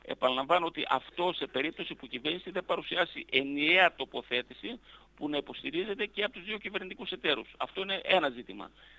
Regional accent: Macedonia, Greece; εγώ ως Μακεδόνας

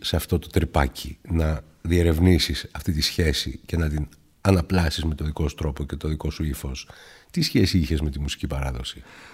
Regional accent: Greece; εδώ στην Ελλάδα, με τα χαρακτηριστικά τα αντιφατικά που έχουμε ως Έλληνες ανάμεσα στη Δύση και την Ανατολή.

